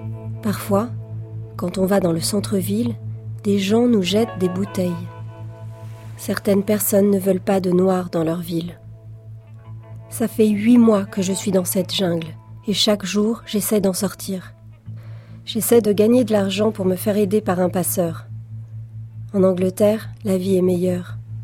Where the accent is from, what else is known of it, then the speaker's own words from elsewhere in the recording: Darfur, Sudan; French is a second language; moved away as an adult; Je viens du Darfour, qui est en guerre.